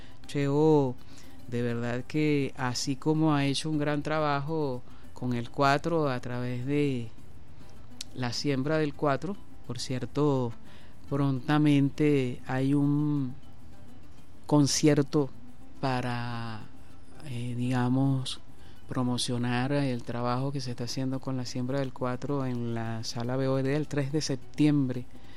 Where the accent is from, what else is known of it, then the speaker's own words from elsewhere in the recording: Venezuela; como pueblo, como gente, como venezolanos